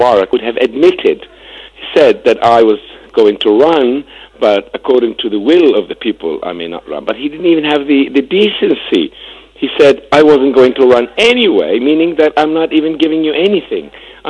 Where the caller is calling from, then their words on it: Cairo, Cairo Governorate, Egypt; also born or lived in Los Angeles, United States; I'm an architect from Cairo and Los Angeles, but I'm living in Cairo now.